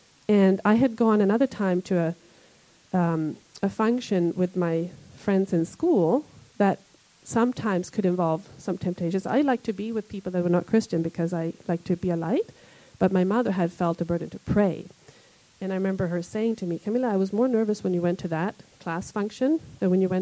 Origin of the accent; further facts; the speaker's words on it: Sweden; now in Canada; I grew up in Sweden, so we lived in Sweden, and then I came over here